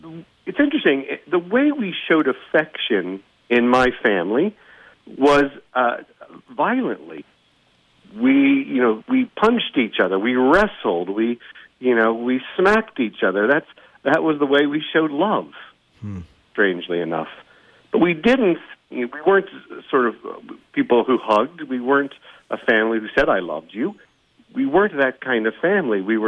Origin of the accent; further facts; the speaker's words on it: Indianapolis, Indiana, United States; We grew up in Indianapolis.